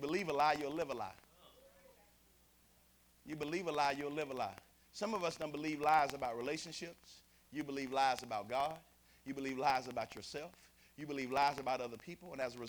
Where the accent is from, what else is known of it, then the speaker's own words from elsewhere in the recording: Shepherdsville, Kentucky, United States; I grew up in Shepherdville at Bryce Temple